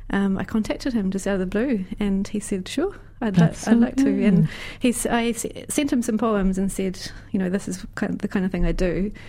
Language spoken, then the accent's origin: English; Waikato, New Zealand; Originally, I come from the South Waikato.